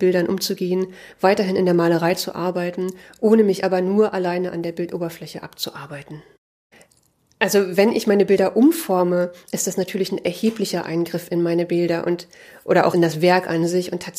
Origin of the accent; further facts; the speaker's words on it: Berlin, Germany; born there; now in Leipzig, Germany; Ich wurde 1980 in Ostberlin geboren. Ich bin 2003 zum Studium nach Leipzig gekommen.